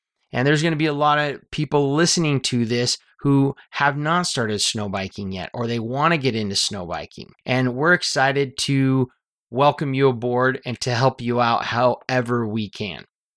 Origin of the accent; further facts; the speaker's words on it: Idaho, United States; So I grew up in Idaho.